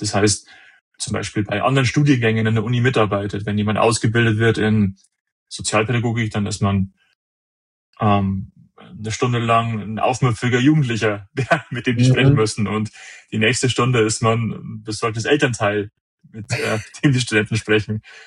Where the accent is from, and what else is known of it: Regensburg, Bavaria, Germany